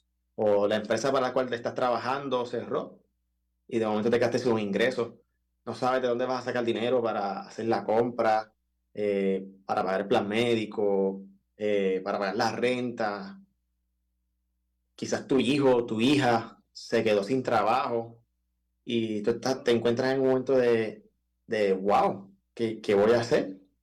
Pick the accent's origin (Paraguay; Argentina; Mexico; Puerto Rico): Puerto Rico; nosotros como puertorriqueños tendemos a ser así.